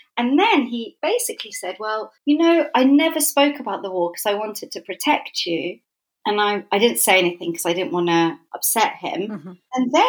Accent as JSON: {"language": "English", "region": "London", "country": "United Kingdom", "tie": "born or raised there", "said": "I grew up in North London. I was born in Islington. At first my parents, because they were refugees, they lived in a flat in Islington with my grandmother and my auntie and my uncle."}